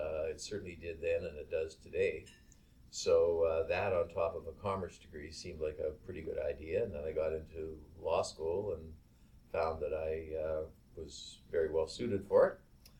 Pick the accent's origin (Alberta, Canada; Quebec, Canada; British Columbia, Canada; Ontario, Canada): British Columbia, Canada; Vancouver; I self-identify as a Canadian. I was born in Vancouver. I've never lived more than 5 kilometers from the hospital I was born in, being the Vancouver General Hospital. I have a enormous family in Vancouver, British Columbia.